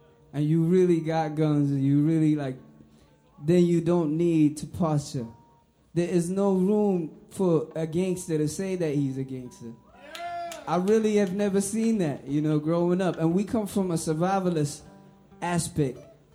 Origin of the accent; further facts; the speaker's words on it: Somalia; I mean, personally, I am born and raised in Somalia.